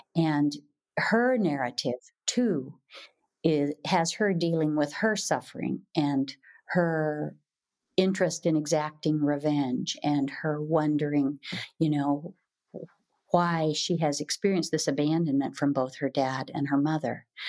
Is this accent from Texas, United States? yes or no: no; Washington, United States; But I was raised on the Olympic Peninsula by a pioneer family.